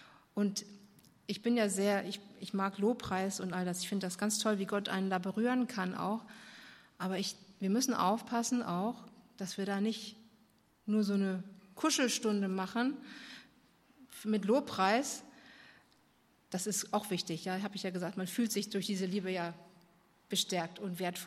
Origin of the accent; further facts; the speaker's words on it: Germany; ich bin ja auch Deutsche